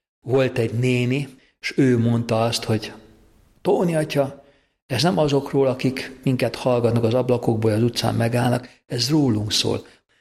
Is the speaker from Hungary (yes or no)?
yes; Budapest, Hungary; mivel Rózsdombról jöttem